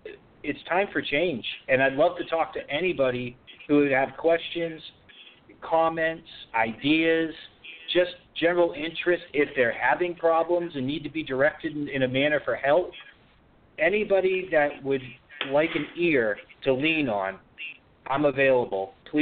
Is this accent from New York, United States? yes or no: no; Massachusetts, United States; now in Longwood, United States; I am just outside of Orlando in a town called Longwood, Florida.